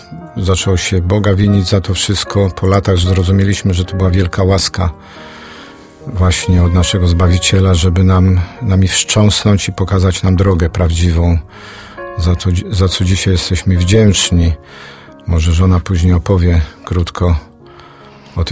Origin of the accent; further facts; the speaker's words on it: Racibórz, Silesian Voivodeship, Poland; Urodziłem się w rodzinie chrześcijańskiej, katolickiej w Raciborzu.